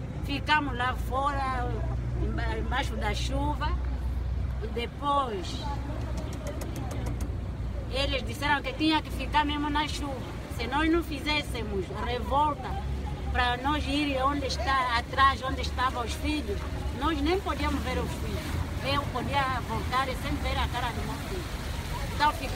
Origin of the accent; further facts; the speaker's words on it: Angola; Nem aparece que somos angolanos. Não aparece que somos angolanos.